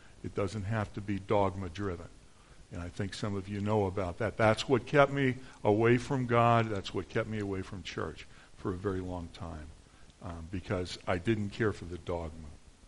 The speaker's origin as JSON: {"language": "English", "town": "Philadelphia", "region": "Pennsylvania", "country": "United States", "lives_now": "Lansing, United States", "said": "I'm not from Lansing. I'm from back east. I'm from Philadelphia. And I grew up in probably one of the most dysfunctional homes."}